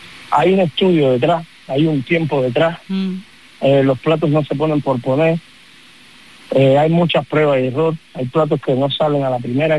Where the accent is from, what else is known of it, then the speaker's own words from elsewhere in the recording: Cuba; born there; mi madre es canaria, es de Tenerife, y mi padre es cubano, yo nací en Cuba. Y entonces tengo esa fusión en mi sangre